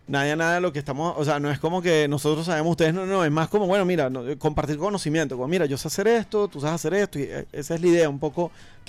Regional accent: Baruta, Miranda, Venezuela; also born or lived in Italy; yo soy caraqueño, soy de Baruta, pero he vivido mucho tiempo en Italia, soy gestor cultural

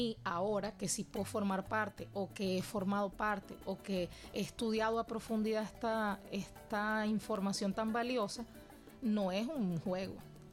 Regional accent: Caracas, Capital District, Venezuela; en mi caso personal yo no nací en La Sabana, yo no nací en Ocumare de la Costa, yo nací en Caracas. Pero toda mi crianza se basó en o estar estudiando acá en Caracas

